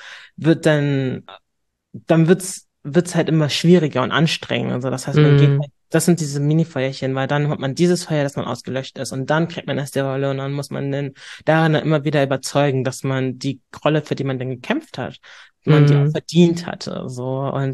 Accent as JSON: {"language": "German", "region": "Hamburg", "country": "Germany", "said": "Ja, ich bin Hamburgerin durch und durch"}